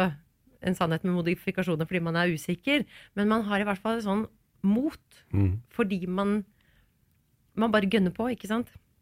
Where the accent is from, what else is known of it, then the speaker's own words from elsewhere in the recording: Stavanger, Rogaland, Norway; accent: Stavanger dialect; Hadde vi vært i Stavanger nå, og gjort et intervju der, så hadde jeg snakket stavangersk.